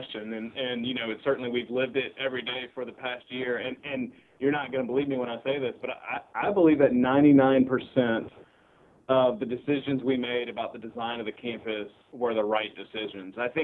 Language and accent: English; Pensacola, Florida, United States; but I grew up here in Pensacola